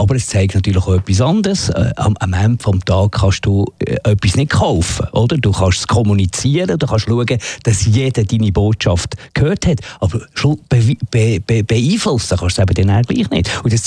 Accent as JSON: {"language": "German", "country": "Switzerland", "said": "als Schweizer"}